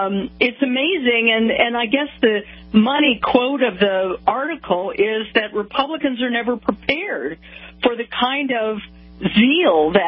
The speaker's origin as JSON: {"language": "English", "town": "Denver", "region": "Colorado", "country": "United States", "tie": "born or raised there", "also_born_or_lived": "New York / Los Angeles / Florida", "said": "I've lived in New York. I've lived in L.A. I've lived in Florida, but Denver, Colorado is my hometown."}